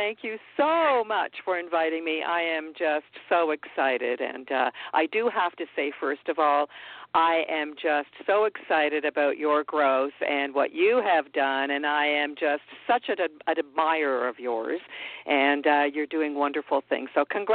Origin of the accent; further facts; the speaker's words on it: Toronto, Ontario, Canada; I grew up in Toronto, Canada. I still live here just north of the city.